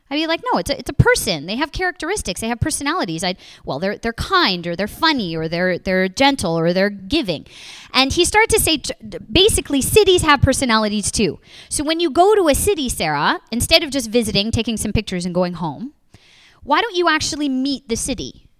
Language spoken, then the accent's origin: English; Toronto, Ontario, Canada; somebody who was born and bred in Toronto, which is rare, as Steve was saying